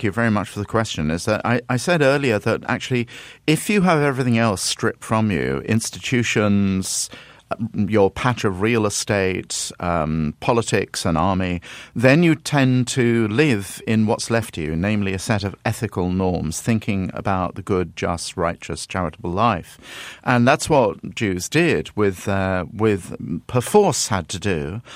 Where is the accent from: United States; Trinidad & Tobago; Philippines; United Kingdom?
United Kingdom; Nobody, least of all me, as a little kid growing up in Britain in the 1950s